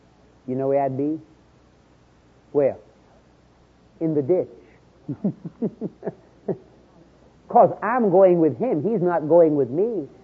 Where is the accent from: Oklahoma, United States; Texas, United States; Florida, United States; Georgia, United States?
Florida, United States; Brevard County; Hey, I'm from Brevard County. … I'm a pastor in Titusville.